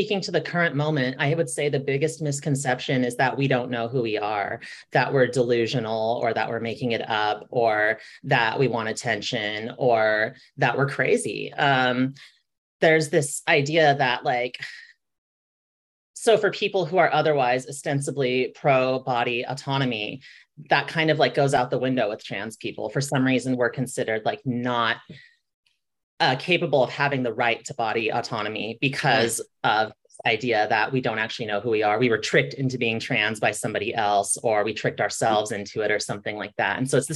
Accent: San Bernardino, California, United States; I spent a lot of time in this region. I grew up in San Bernardino and there wasn't a whole lot to do.

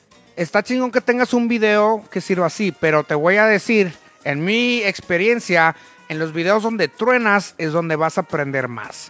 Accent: Mexico; Yo soy el mexicano medicinal.

